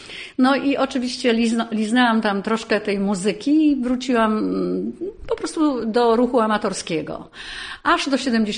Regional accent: Wałbrzych, Lower Silesian Voivodeship, Poland; born there; moved away; mój tata najął się tam do kopalni, a ja urodziłam się właśnie w Wałbrzychu. W związku z tym jestem Wałbrzyszanką z urodzenia.

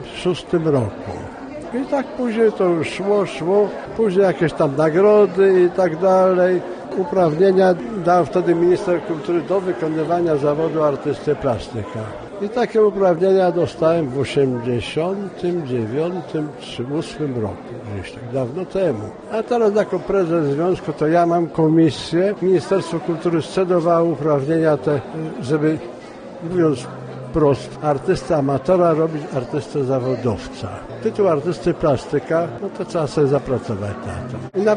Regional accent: Wiktorów, Łódź Voivodeship, Poland; Mieszkam w Pile. Pochodzę z Wiktorowa. Jestem w tej chwili w Białej. I to wszystko jest ta sama gmina.

